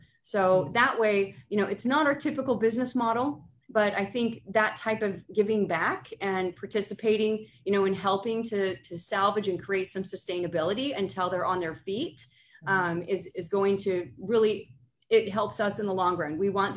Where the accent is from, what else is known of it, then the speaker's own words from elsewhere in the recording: United States; accent: American; now in United Kingdom; So I actually live in the UK, despite my American accent.